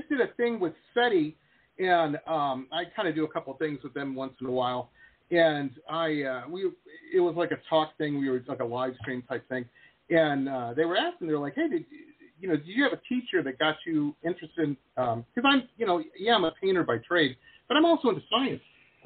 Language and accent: English; Detroit, Michigan, United States; I grew up in Metro Detroit, so I know what you're saying.